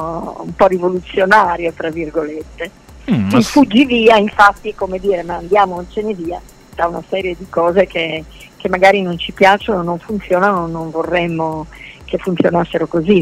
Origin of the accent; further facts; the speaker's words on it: Bologna, Emilia-Romagna, Italy; Io sono bolognese di origine, vivo a Bologna